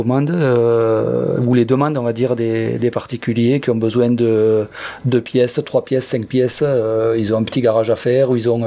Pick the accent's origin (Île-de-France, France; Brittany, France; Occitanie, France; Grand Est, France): Occitanie, France; Toulouse; now in Lozère, France; Et on n'était pas prédestinés à venir en Lozère, puisque nous, on est de Toulouse.